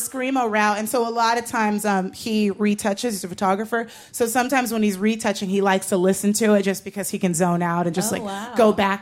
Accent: Los Angeles, California, United States; How's my hometown been treating you?

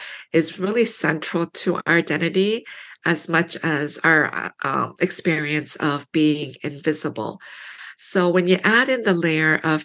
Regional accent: Canada; moved away as an adult; also born or lived in Korea; now in United States; You know, I was born in Korea, and then our family immigrated in 1975 to Canada. So I write some stuff about growing up in Canada in the book. And we immigrated, well, then myself and my own now nuclear family, we moved to the U.S. in 2004

